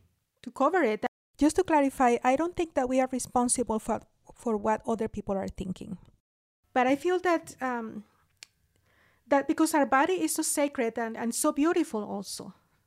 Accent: Nicaragua; Well, I have to tell you that I grew up in Nicaragua, which is a very, very humid and hot climate.

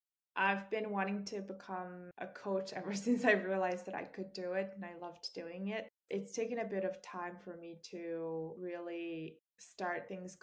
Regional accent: Mongolia; English is a second language; And when I said I'm from Mongolia, it's a landlocked country, so we're not really familiar with the water and everyone's scared of it. And I think I saw the ocean for the first time when I was maybe 16 or, yeah, 16.

